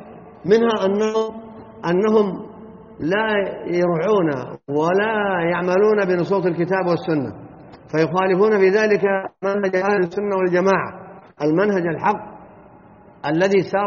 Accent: Saudi Arabia; الحمد لله على ما نعيشه في بلادنا المملكة العربية السعودية

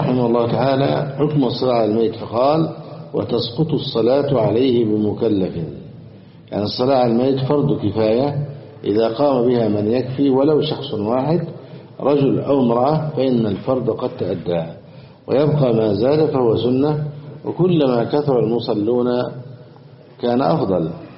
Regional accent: Egypt

